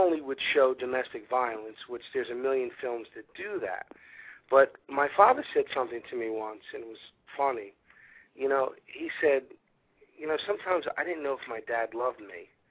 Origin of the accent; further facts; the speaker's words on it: Philadelphia, Pennsylvania, United States; Joey, on the other hand, is kind of a combination of me and other people that I knew growing up in South Philly. You know, it was a very rough neighborhood where I grew up, very, very rough.